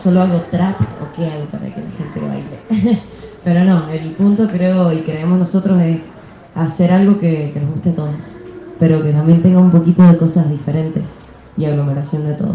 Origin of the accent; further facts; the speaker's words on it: Mendoza, Argentina; para mí es muy importante poder presentar mi proyecto como artista mendocina